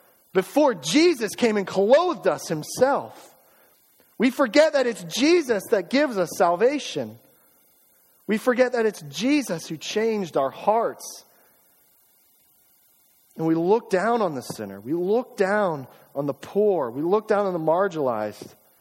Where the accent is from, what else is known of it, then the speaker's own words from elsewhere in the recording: United States; I come from America. It's what we pride ourselves on, the pursuit of happiness.